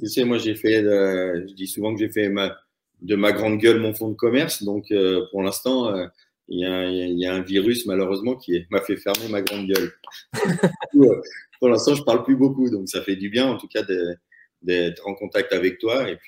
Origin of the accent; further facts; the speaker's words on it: Paris, Île-de-France, France; now in Chamonix, France; J'étais arrivé en 93 à Chamonix pour y vivre. Je venais de Paris.